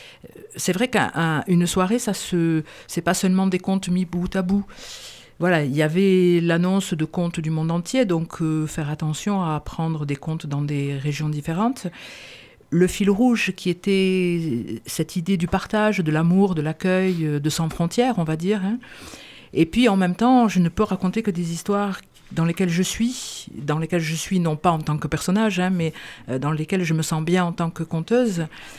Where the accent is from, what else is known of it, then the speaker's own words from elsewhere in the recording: Bar-des-Cévennes, Occitanie, France; Puisque moi je suis originaire d'ici aussi, je suis originaire de Bar-des-Cévennes